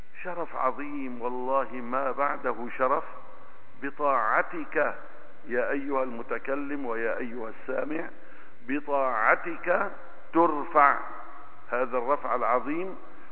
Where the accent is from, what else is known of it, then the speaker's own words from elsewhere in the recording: Aleppo, Aleppo Governorate, Syria; وكان قصر العدلي بجانب دائرة الإفتاء عندنا في حلب